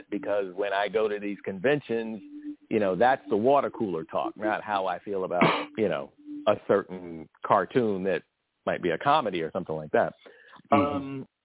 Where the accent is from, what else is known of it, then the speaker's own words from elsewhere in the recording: Brooklyn, New York, United States; Well, I grew up in Brooklyn, Fort Greene, before it was the gentrified Shangri-La that it is now.